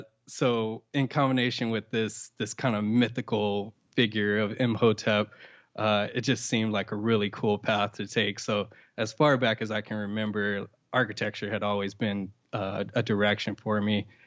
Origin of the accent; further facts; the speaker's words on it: Compton, California, United States; We as a kid, I grew up in Compton, California. Are you familiar with Compton by chance?